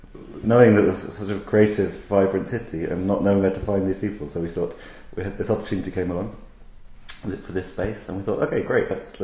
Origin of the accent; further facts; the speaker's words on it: United Kingdom; I'm British